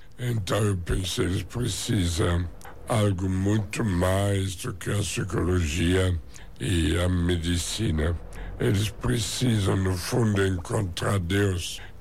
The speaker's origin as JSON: {"language": "Portuguese", "country": "Germany", "tie": "born or raised there", "second_language": "Portuguese", "lives_now": "Brazil", "said": "Eu realmente nasci na Alemanha no fim da Segunda Guerra Mundial, 45. Cresci numa família pobre."}